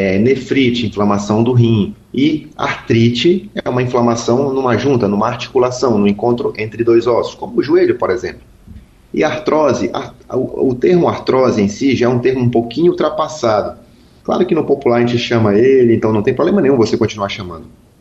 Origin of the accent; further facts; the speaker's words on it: Santarém, Pará, Brazil; sou aqui de Santarém, no Pará